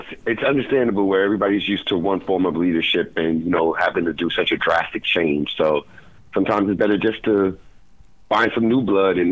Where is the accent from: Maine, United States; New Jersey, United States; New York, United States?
New York, United States; New York City; Being a New Yorker and always seeing the big lights and big city, you know, you got to big or go home, you know.